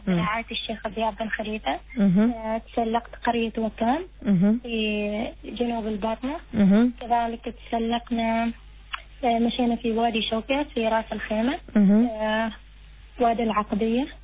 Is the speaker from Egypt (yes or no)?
no; Oman; وأنا أفتخر كوني عمانية